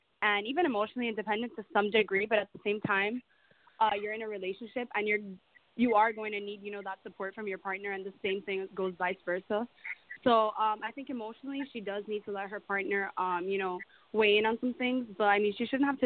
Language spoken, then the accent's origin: English; Maryland, United States; I'm from Maryland.